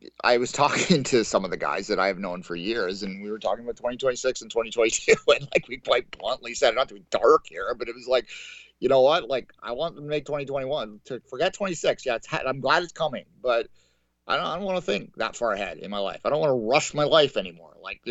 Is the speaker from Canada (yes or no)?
yes; Canada; I have some family obligations on Thanksgiving here in Canada.